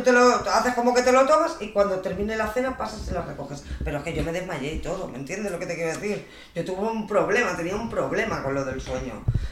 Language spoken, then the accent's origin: Spanish; Spain; Y yo que soy española, que no me voy a ir a ningún lado